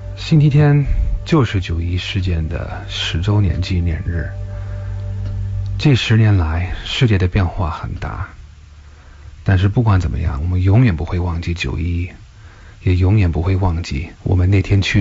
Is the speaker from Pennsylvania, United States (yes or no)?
yes; Pennsylvania, United States; 而第四架被劫持飞机在我老家宾夕法尼亚州坠毁。